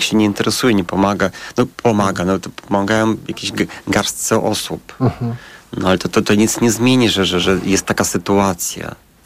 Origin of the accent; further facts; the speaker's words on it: Belarus; now in Poland; chociaż byłem urodzony w innym kraju, mieszkam w innym kraju, ale to tam dzieciństwo spędziłem na Białorusi.